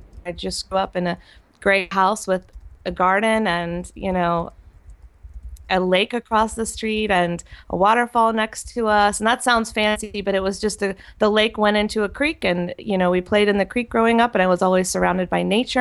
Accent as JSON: {"language": "English", "region": "North Carolina", "country": "United States", "tie": "born or raised there", "lives_now": "California, United States", "said": "And I live in California, but I'm actually from North Carolina, which is one of the states you are looking for."}